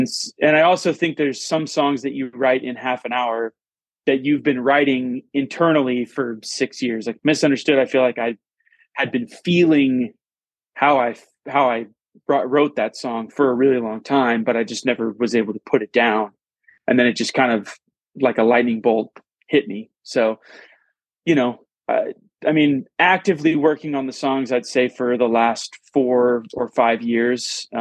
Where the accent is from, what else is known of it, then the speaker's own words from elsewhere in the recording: Rockwall, Texas, United States; I'm originally from Rockwall, Texas, which is outside of Dallas. And I actually grew up in between Heath and Forney, so super tiny little towns.